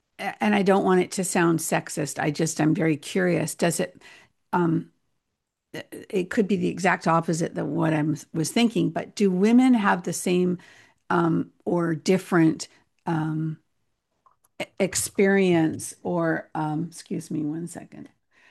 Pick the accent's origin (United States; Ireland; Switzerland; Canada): Canada; even though I'm Canadian, she's in corporate America